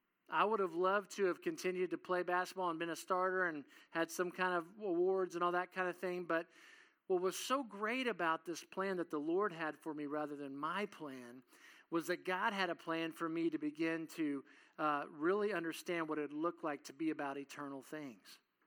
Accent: Kansas, United States; moved away; also born or lived in Oklahoma; because I grew up in Kansas first, and then I moved to Oklahoma.

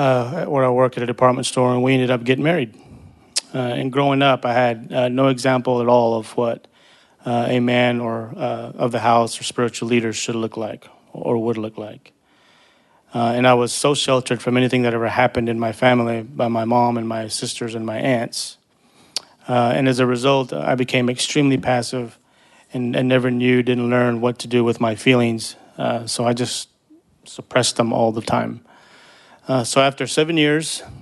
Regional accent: Odessa, Texas, United States; I was born and raised in Odessa, which is about 4.5 hours west of here.

